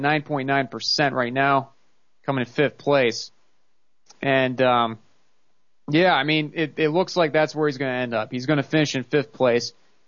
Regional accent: New Hampshire, United States; Well, I'm actually from New Hampshire, and I think he's going to do extremely well because we have a lot of people here who are very libertarian-minded.

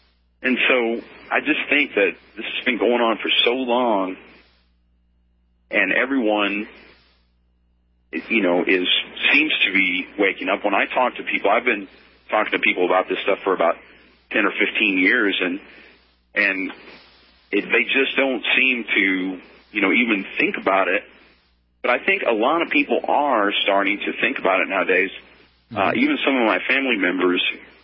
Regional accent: Texas, United States; Even, you know, my family, we're from Central Texas, and we're very conservative.

